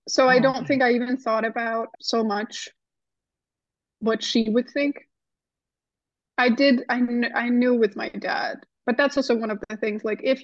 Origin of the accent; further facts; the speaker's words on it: Denmark; English is a second language; moved away as an adult; now in New York, United States; because I come from Denmark originally. So I had moved continents. I was speaking a different language.